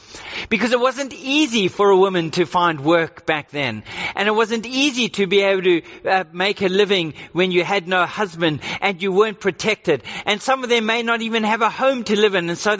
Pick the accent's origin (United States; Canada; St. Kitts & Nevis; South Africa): South Africa; accent: South African; now in Australia; And so my accent is still got a South African sound to it. We sometimes eat some foods that are eaten in South Africa that are not popularized in Australia.